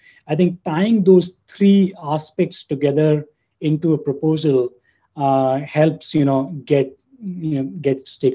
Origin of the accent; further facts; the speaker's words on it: New Delhi, Delhi, India; I was born and brought up in New Delhi, India. So I did my undergrad there in computer science.